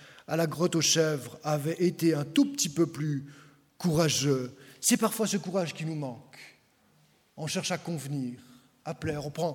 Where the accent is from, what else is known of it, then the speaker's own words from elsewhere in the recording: Switzerland; on est Suisse, quoi. Je pense qu'à Reconvilier, comme dans le canton de Vaud, on reste des gens prompts à une forme de neutralité, de pacifisme